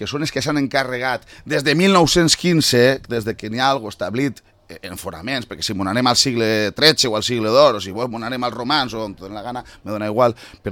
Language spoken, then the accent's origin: Catalan; Valencian Community, Spain; Som valencians, espanyols